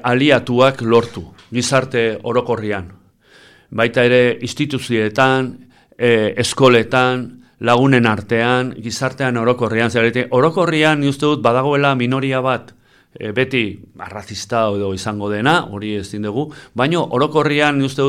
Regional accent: Errenteria, Basque Country, Spain; ni Errenterian lan egite dut, Errenterikoa naiz, berez

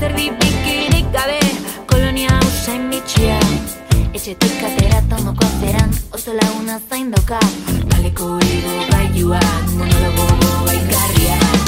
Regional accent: Villava, Navarre, Spain; gutako lau Atarrabiakoa gara

